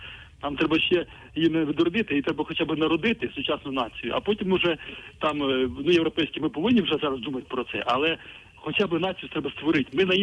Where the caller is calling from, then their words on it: Kyiv, Ukraine; я з Києва.